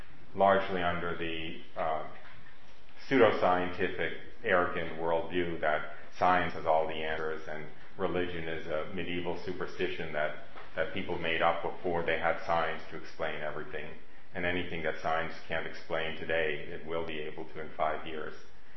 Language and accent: English; United States; I was born and raised Jewish in the United States, quite Jewish, quite religiously Jewish, and also entirely socially Jewish